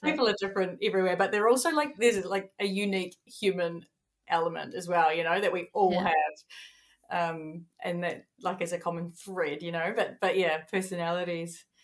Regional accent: New Zealand; As like a Kiwi

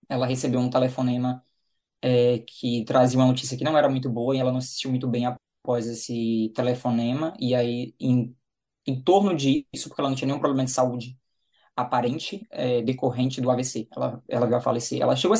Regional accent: Salvador, Bahia, Brazil; moved away as an adult; also born or lived in Alagoas / Pernambuco; now in New Zealand; Daí eu morei até 4, 5 anos em Pernambuco, na zona da Mata Pernambucana. E aí, a partir disso, eu me mudei para Salvador. E aí eu morei em Salvador dos 5 anos, aproximadamente, até 28, antes de mudar aqui para Nova Zelândia. Então, eu sempre falo que eu sou baiano

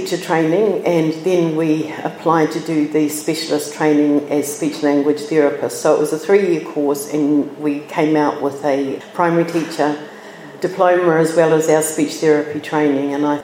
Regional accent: Nelson, New Zealand; I hadn't had that exposure growing up in Nelson.

